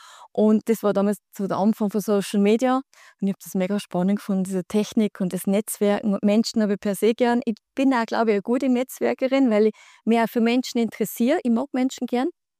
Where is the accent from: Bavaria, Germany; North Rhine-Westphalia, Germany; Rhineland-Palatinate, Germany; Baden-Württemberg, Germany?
Bavaria, Germany; now in Switzerland; ich bin ursprünglich aus Bayern, aber schon sehr lange in der Schweiz. Und man hört es leider nicht. Mein Schweizerdeutsch ist nicht wahnsinnig toll.